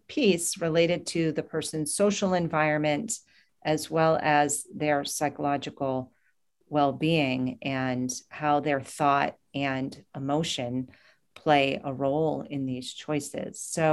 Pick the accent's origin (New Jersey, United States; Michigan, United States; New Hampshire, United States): New Hampshire, United States; I'm from New England, and that's where my heart is up there in the Northeast.